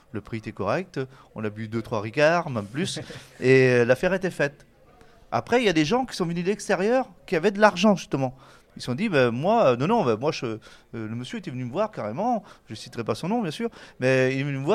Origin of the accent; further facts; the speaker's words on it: Brittany, France; moved away; je suis venu du Morbihan, je suis pas très loin pourtant, hein. Ça paraît pas très loin, mais je suis arrivé dans le Finistère